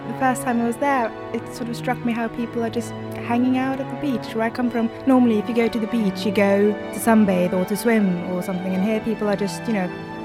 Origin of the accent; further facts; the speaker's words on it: Oslo, Norway; English is a second language; now in Bournemouth, United Kingdom; I come from Oslo in Norway, and now I come to Bournemouth.